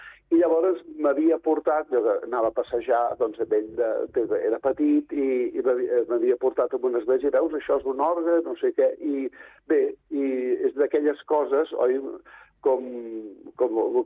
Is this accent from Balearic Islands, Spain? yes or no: no; Badalona, Catalonia, Spain; now in Sitges, Spain; jo soc de Badalona, feia d'organista a Santa Maria de Badalona